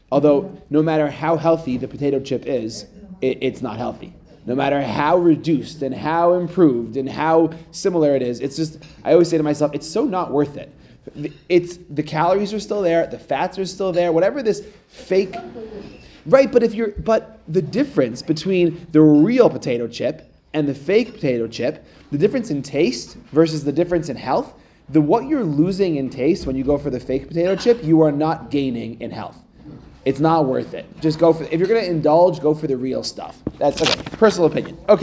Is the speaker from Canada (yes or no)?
yes; Edmonton, Alberta, Canada; I'm originally from Edmonton, Canada.